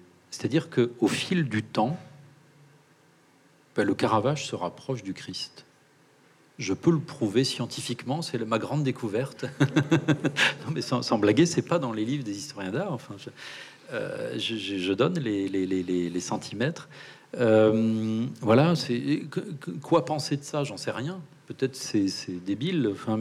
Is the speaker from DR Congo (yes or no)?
no; France; Bon, moi, je suis français, je comprends pas.